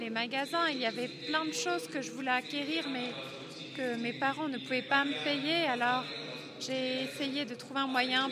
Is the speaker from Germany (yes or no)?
yes; Germany; je vis ici à la mission. Je suis d'Allemagne et j'ai vécu une bonne partie de ma vie en Allemagne jusqu'à ce que le Seigneur m'a appelé à vivre ici. Et j'ai grandi dans une famille chrétienne.